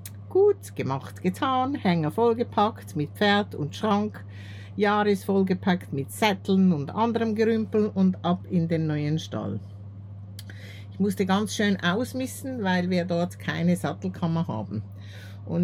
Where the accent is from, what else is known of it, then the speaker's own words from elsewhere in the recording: Switzerland; Als Schweizerin bin ich nun besonders verwöhnt